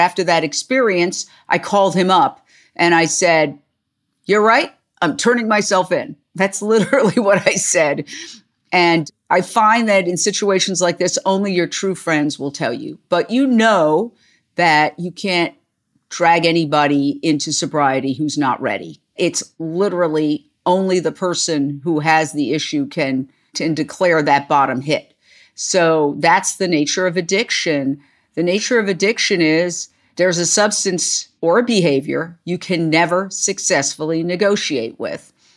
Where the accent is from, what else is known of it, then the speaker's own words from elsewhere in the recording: New York City, New York, United States; Well, I grew up in Midtown Manhattan, directly across from Carnegie Hall, so you can't get more Midtown than that, 57th and 7th.